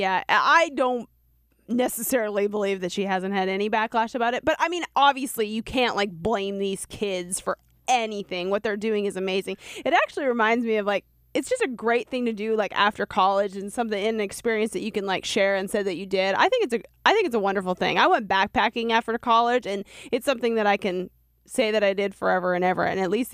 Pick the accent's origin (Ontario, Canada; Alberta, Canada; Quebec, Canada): Alberta, Canada; Edmonton; it says that you're going through my hometown, Edmonton, and that's got to be the Rockies route.